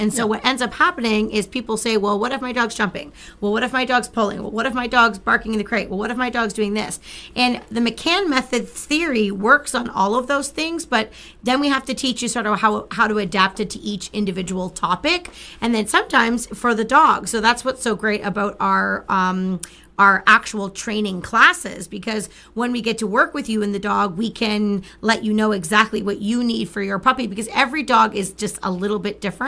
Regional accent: Ontario, Canada; but we are from Canada. We're from Ontario, Canada. So our in-person facility is here in Flamborough, Ontario.

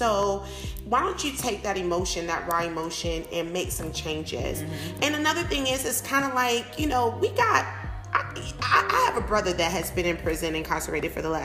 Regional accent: Charleston, South Carolina, United States; Mainly it's because I'm from South Carolina, Charleston, South Carolina.

